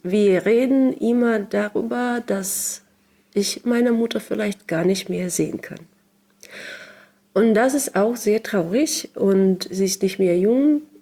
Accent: Sakhalin Oblast, Russia; moved away as an adult; also born or lived in Moscow; now in Berlin, Germany; ich komme aus Sachalin. Das ist die größte Insel der Russischen Föderation. Das ist sehr weit weg und das liegt zwischen Russland und Japan. Und ich lebte dort 33 Jahre, ziemlich lang. Dann bewegte ich mich nach Moskau und dann ein bisschen später nach Berlin. Und ich lebe hier in Berlin seit 2019

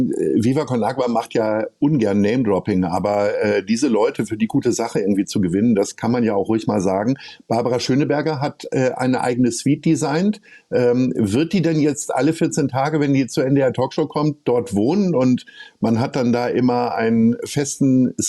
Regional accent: Hanover, Lower Saxony, Germany; born there; also ich bin gebürtiger Hannoveraner

